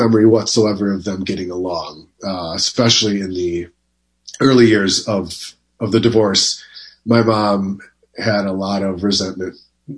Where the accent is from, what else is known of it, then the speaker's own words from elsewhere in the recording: Milwaukee, Wisconsin, United States; born there; I was born on February 15th, 1984, in Milwaukee, Wisconsin, and I was the first of two boys.